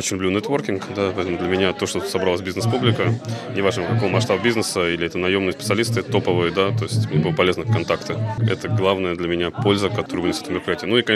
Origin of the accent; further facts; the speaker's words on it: Riga, Latvia; Я из Риги